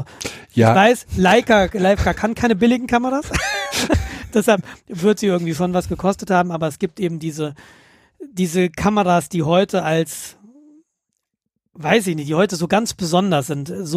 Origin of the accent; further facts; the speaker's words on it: Hesse, Germany; ich komme aus Hessen, mein Vater lebt noch in der Nähe von Marburg mit seiner Frau.